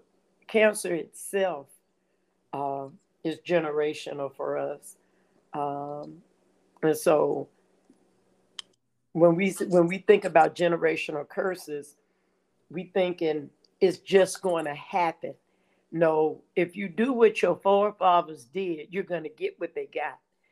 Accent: Gary, Indiana, United States; And I incorporated that in my life because I'm a city girl. I'm from Gary, Indiana.

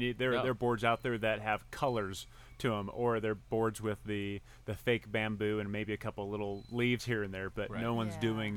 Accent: San Diego, California, United States; Well, I have memories of growing up in San Diego surfing

